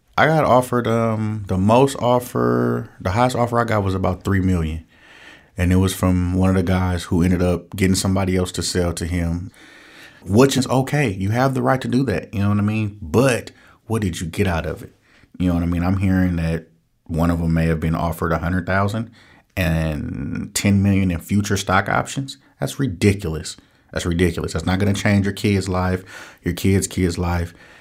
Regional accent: Oakland, California, United States; I'm from Oakland, born and raised. And for me to be able to sell cannabis legally in a city I grew up in and went to jail for selling it illegally is just a rite of passage

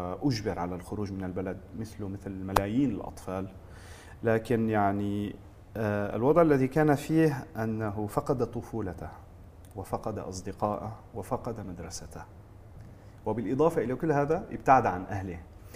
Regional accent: Syria; moved away as an adult; now in France; لأني أنا تخرجت من سوريا ويعني طلعت على فرنسا كمهندس

